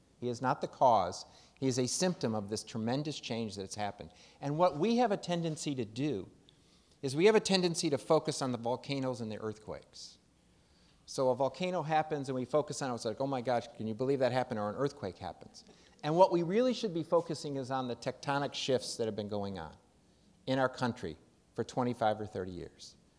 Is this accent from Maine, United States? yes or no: no; Detroit, Michigan, United States; I'm one of 11 children, Irish Catholic, Detroit.